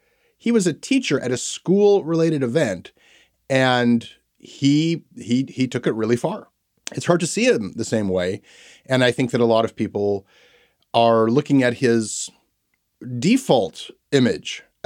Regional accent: Toronto, Ontario, Canada; He was certainly presented as a hero to me growing up in Toronto.

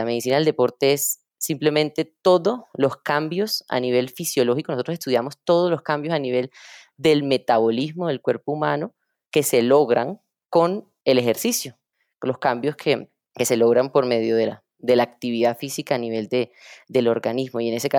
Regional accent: Barranquilla, Atlántico, Colombia; es una barranquillera. Nací en Barranquilla y he vivido creo que casi toda mi vida en Barranquilla.

